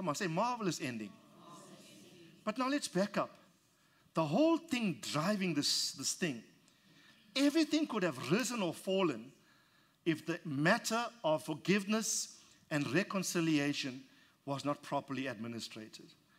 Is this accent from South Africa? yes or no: yes; South Africa; I say Philemon, like I'm a South African.